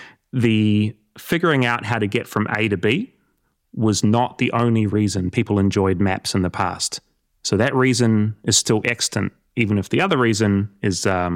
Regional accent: South Island, New Zealand; I'm from the South Island of New Zealand, and the Southern Alps are just in my soul.

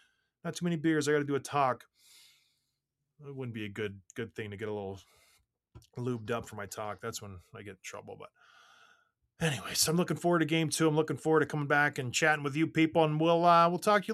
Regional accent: Edmonton, Alberta, Canada; born there; I was born in Edmonton.

